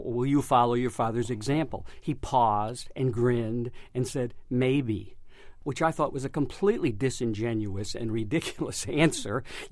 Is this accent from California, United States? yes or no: no; Michigan, United States; Yeah, I'm from Michigan.